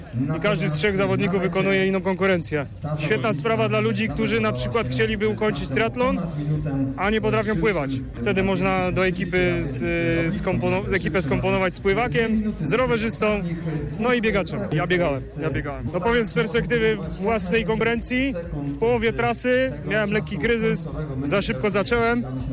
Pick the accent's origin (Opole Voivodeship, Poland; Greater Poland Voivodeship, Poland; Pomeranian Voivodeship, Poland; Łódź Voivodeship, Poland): Greater Poland Voivodeship, Poland; Poznań; pochodzę stąd, z Poznania.